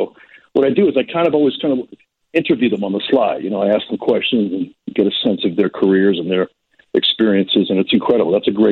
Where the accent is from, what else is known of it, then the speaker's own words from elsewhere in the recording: Manhattan, New York, United States; I grew up in Manhattan, so I would go to shows growing up over the years.